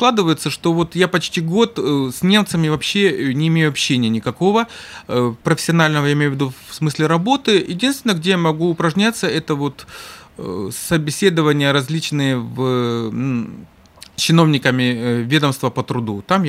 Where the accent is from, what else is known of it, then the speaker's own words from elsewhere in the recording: Kharkiv, Kharkiv Oblast, Ukraine; born there; first language Russian; Значит, я родился на Украине, сейчас правильно говорить, в Украине, ну, скажем, в Харькове.